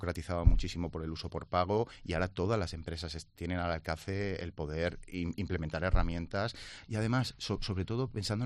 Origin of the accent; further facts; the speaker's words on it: Alicante, Valencian Community, Spain; Yo soy de Alicante y creo que es muy necesario que haya networking en Alicante